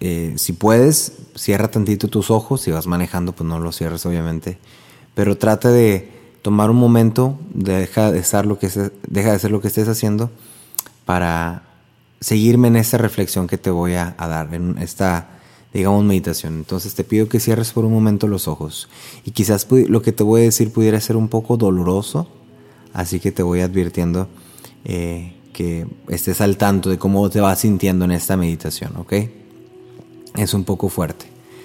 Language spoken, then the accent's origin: Spanish; Mexico; especialmente como mexicano, pues en México abunda la inseguridad.